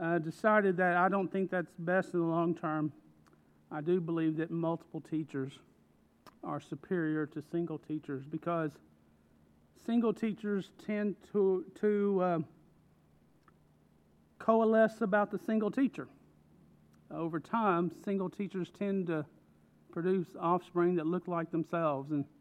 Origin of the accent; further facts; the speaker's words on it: Lexington, Kentucky, United States; So I was born in Lexington, Kentucky, on the campus of University of Kentucky. Dad was ROTC. We moved few times there around Lexington.